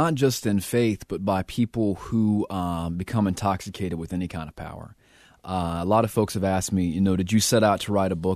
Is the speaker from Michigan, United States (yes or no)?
no; Gastonia, North Carolina, United States; You know, I'm a child of the 80s. So I was raised in Gastonia, and PTL, Jim and Tammy Faye Baker right next door, and Jerry Falwell and Jimmy Swaggart.